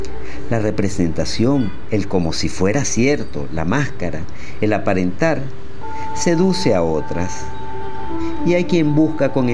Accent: Caracas, Capital District, Venezuela; de Caracas, Venezuela.

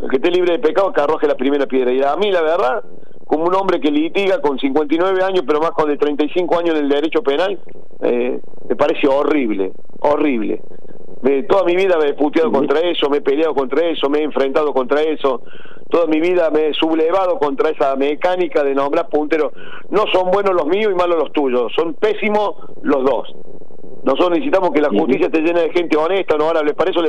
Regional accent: Córdoba, Argentina; que también es cordobés

